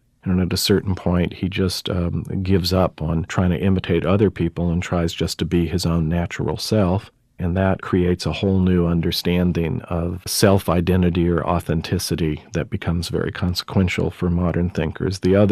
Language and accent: English; United States; mainly because I'm an American, and, you know, philosophy we sometimes think is sort of foreign to the United States